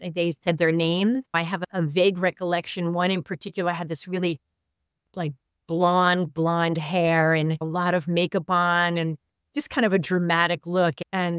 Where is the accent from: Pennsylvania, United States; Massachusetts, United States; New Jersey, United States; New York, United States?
New Jersey, United States; Newark; I grew up in Newark, New Jersey. I spent the first 11 years of my life in Newark, New Jersey.